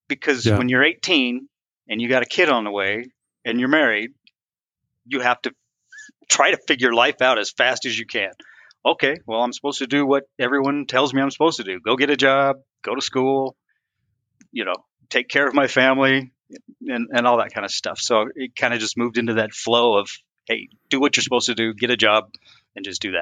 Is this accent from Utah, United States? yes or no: yes; Utah, United States; So my wife and I grew up in Utah.